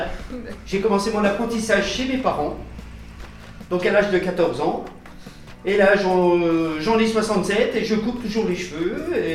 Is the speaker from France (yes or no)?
yes; Auxonne, Bourgogne-Franche-Comté, France; Alors, moi je suis né à Auxonne. Je suis né à Auxonne en 53.